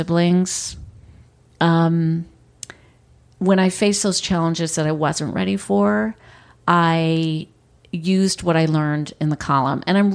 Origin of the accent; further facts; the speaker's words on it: New York, United States; I come from a tiny little farming rural village in upstate New York, and where my family's lived since 1790.